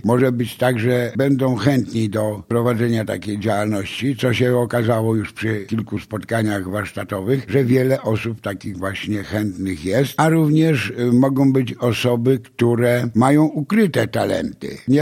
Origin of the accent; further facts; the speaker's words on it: Sandomierz, Świętokrzyskie Voivodeship, Poland; Dzień dobry, jestem z Sandomierza i zaliczam się do seniorów 60+.